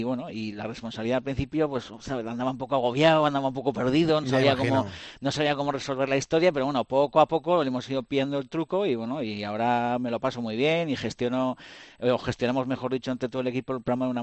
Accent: Basque Country, Spain; Que es verdad que yo soy vasco porque soy guipuzcoano y nacido aquí, ¿no?

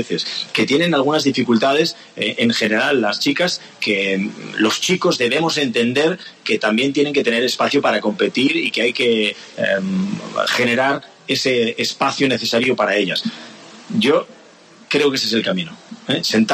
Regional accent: Galicia, Spain; yo que soy gallego

